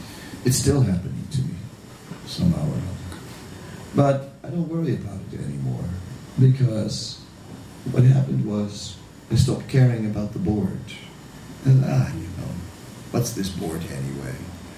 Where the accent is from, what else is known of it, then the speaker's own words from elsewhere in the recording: Netherlands; I'm anyway from the coast, I'm from the Netherlands, lots of coasts, so I grew up with the ocean